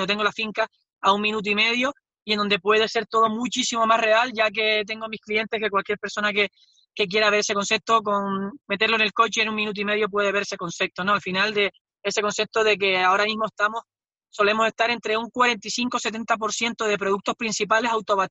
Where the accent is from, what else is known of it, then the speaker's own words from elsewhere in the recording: Tejeda, Canary Islands, Spain; Pues yo soy de Tejeda toda la vida y mi familia tenía una finquita